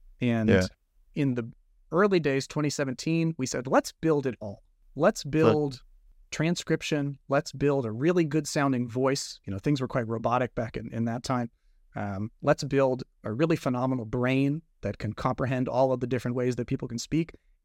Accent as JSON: {"language": "English", "region": "West Virginia", "country": "United States", "tie": "born or raised there", "said": "I grew up in West Virginia. I have a pretty strong accent when I go home, and I want the machine to be able to understand the West Virginian just as well as the Californian"}